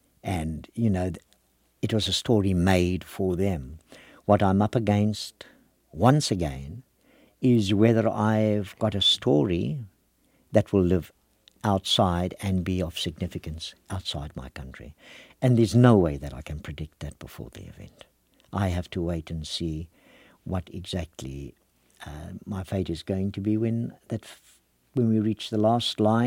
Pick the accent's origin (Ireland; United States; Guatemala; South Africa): South Africa; And now to realize that I actually travel abroad with pride as a South African, with pride.